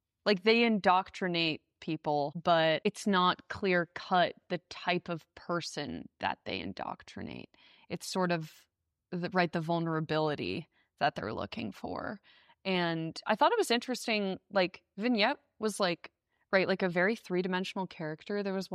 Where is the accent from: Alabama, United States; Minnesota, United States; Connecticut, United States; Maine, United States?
Connecticut, United States; Fairfield County; I'm from Fairfield County